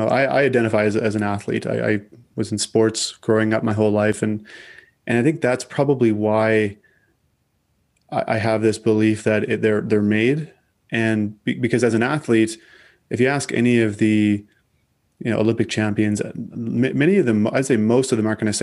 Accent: Saskatchewan, Canada; I grew up in Southern Saskatchewan in a small community just south of Saskatoon.

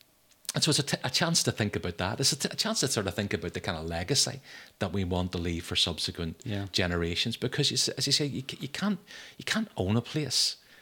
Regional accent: London, United Kingdom; born there; Well, I was born in the east end of a city, so West Ham.

